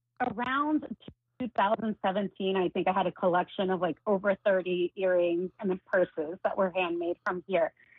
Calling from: Barranquilla, Atlántico, Colombia; I'm actually calling from Barranquilla, Colombia.

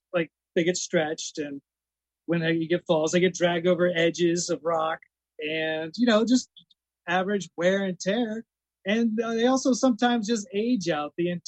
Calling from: Kansas City, Missouri, United States; Kansas City, Missouri.

